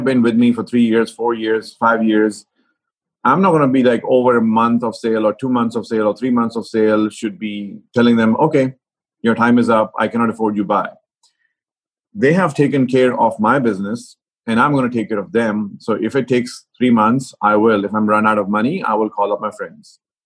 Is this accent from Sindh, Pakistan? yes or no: no; Lahore, Punjab, Pakistan; But I grew up in Lahore, and that's a quite a dense place when it comes to the Sufi shrines and spiritual Sufis.